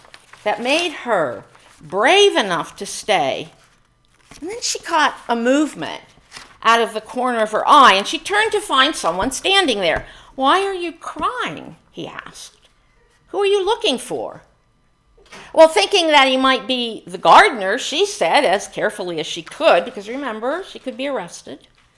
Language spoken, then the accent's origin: English; Pennsylvania, United States; even though I grew up in Pennsylvania, where it's not as cold usually as here.